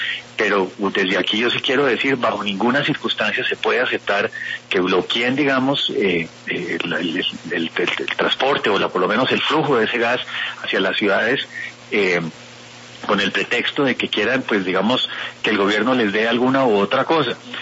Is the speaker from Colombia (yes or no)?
yes; Colombia; nosotros también somos ciudadanos de Colombia.